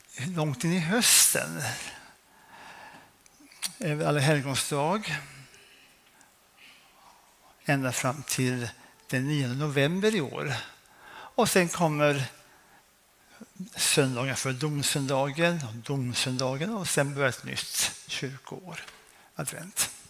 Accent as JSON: {"language": "Swedish", "town": "Norrköping", "region": "Östergötland", "country": "Sweden", "tie": "born or raised there", "said": "när jag var ung i Norrköping. Pinsförsamlingen."}